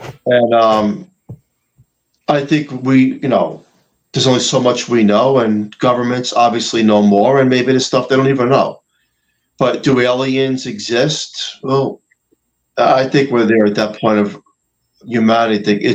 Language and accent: English; New York, United States; And look, I'm a New Yorker.